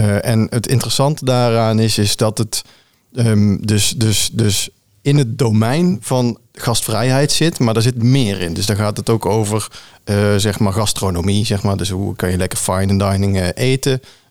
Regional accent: North Brabant, Netherlands; accent: Brabantian; dat ligt vast aan mijn Brabants accent.

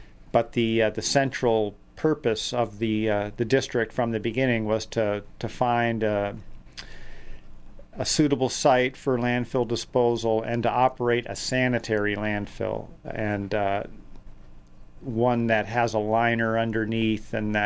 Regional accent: New England, United States; And I grew up in New England, and so I have an affinity for the name of your bookstore, Pilgrim's Way.

